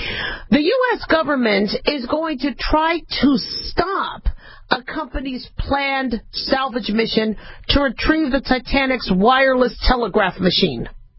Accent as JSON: {"language": "English", "region": "the West", "country": "United States", "tie": "born or raised there", "said": "But, you know, to me, growing up in the West, you know, nothing was older than, like, the 1940s from most of the places where I lived. Even though, yeah, L.A. was around before then"}